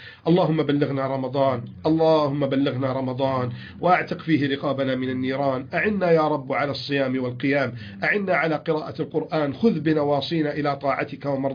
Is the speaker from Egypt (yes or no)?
yes; Egypt; بلدنا مصر